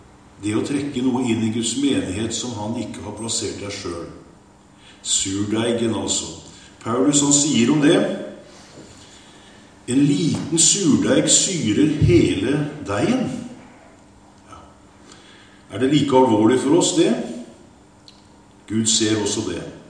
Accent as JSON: {"language": "Norwegian", "town": "Kragerø", "region": "Telemark", "country": "Norway", "said": "Det var en av de møte bort i Kragerø, der jeg kommer fra, for det er mange år tilbake dette her nå."}